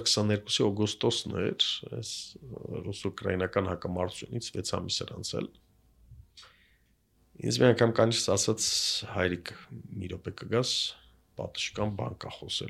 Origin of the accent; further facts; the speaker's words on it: Aleppo, Aleppo Governorate, Syria; ես Սիրիայում եմ ծնվել, Հալեպում ծնվել, մեծացել